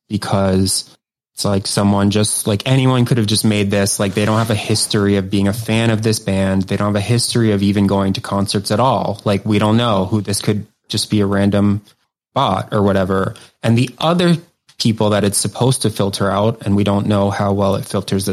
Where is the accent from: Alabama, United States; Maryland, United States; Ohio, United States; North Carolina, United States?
Maryland, United States; Like, I'm from Maryland, they're playing Meriwether Post Pavilion, which is in Columbia, Maryland.